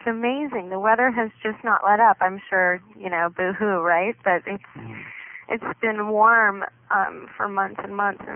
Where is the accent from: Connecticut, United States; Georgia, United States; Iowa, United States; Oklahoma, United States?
Connecticut, United States; also born or lived in Chicago; Originally, I'm from Connecticut